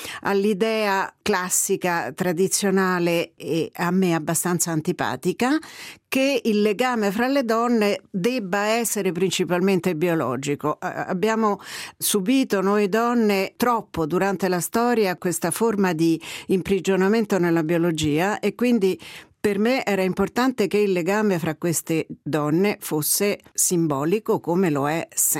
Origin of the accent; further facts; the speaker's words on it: Rome, Lazio, Italy; accent: Roman; la mia lingua madre è l'italiano, che come gli ascoltatori e le ascoltatrici se ne staranno rendendo conto è un italiano di Roma